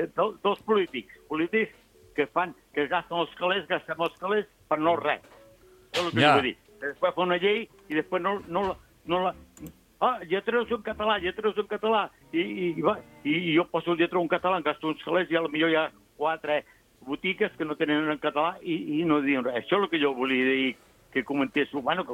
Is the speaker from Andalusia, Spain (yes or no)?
yes; Andalusia, Spain; Catalan is a second language; Jo sóc andalús i parlo català